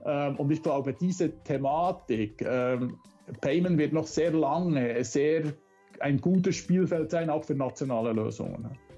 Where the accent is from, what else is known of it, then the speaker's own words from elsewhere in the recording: Switzerland; now in Bern, Switzerland; Ich komme aus der Schweiz, wie man wahrscheinlich hört. Bin 53 Jahre alt, wohne in Bern